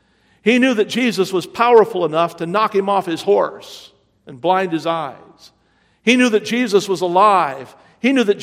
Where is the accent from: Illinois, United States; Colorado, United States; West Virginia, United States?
West Virginia, United States; When I was a teenager growing up in West Virginia, I had three friends that I hung around with a lot.